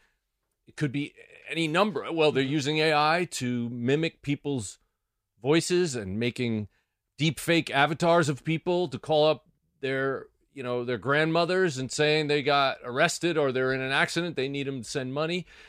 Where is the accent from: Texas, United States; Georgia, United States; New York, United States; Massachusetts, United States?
New York, United States; Bronx; I'm from the Bronx.